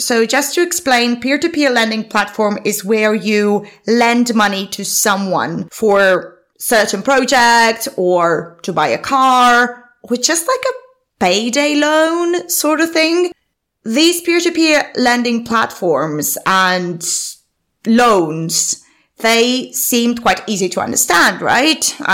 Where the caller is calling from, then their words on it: London, United Kingdom; So it is 6:30 in the morning where I'm recording this from, and I'm recording this from London.